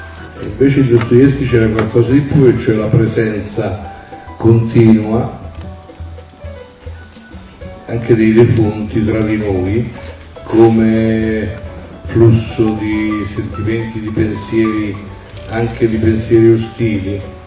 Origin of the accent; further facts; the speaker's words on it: Trevico, Campania, Italy; born there; now in Rome, Italy; io sono un immigrato, non sono nato a Roma, sono nato a Trevico